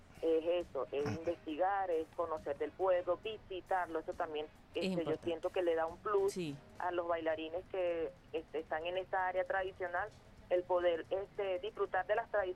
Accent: Venezuela; Entonces también es una cosa de fraternidad, de familiaridad, de unión como venezolanos, porque estamos todos cerca

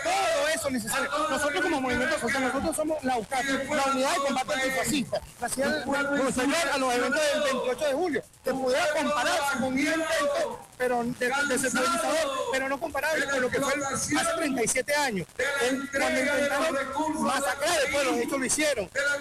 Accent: Urdaneta, Venezuela; vengo del municipio de Urdaneta.

